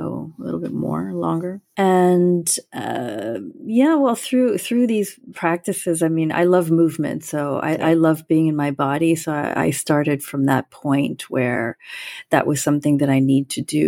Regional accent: Bangladesh; moved away; And I am from Bangladesh. I was an orphan in Bangladesh right after the time that it became independent from Pakistan and in the mid-70s.

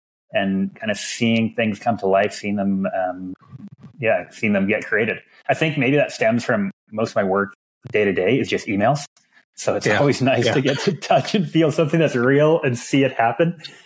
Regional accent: Edmonton, Alberta, Canada; So I am from the Great White North, Edmonton, Alberta.

